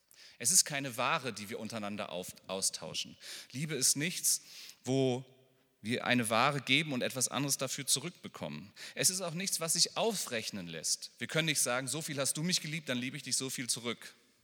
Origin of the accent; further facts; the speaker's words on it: Northern Germany, Germany; Ich komme aus Norddeutschland, da sagt man Moin.